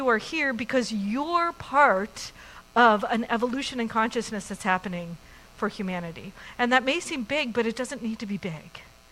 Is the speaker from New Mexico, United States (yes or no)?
yes; New Mexico, United States; also born or lived in California; now in Bellingham, United States; I didn't grow up here in Bellingham, but I grew up in New Mexico and moved to California, and now I've moved here